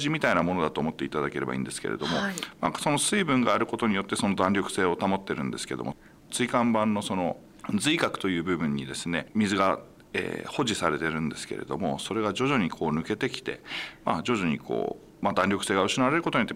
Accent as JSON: {"language": "Japanese", "town": "Ishinomaki", "region": "Miyagi", "country": "Japan", "also_born_or_lived": "Sendai / Yokote / Iwate", "said": "私はですね、宮城県の石巻市の出身で、生まれは実は仙台市 で、 その後父親も整形外科医でですね、仙台から秋田県の横手市で、その後ですね、岩手県の伊沢町ですね、そちらにも父親の仕事の都合で移って、"}